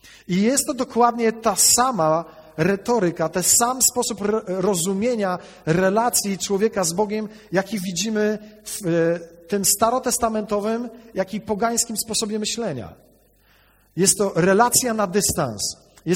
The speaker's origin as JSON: {"language": "Polish", "town": "Koszalin", "region": "West Pomeranian Voivodeship", "country": "Poland", "tie": "born or raised there", "said": "Ja się wychowałem w Koszalinie."}